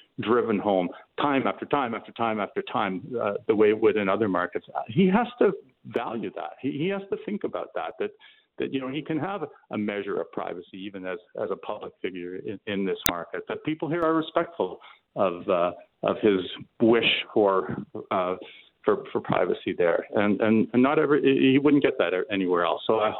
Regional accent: Toronto, Ontario, Canada; I grew up in Toronto. I spend my summers at our family place.

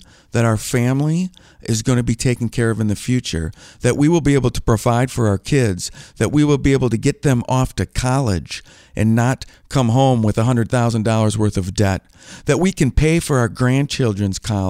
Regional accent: Green Bay, Wisconsin, United States; I grew up in Green Bay, Wisconsin

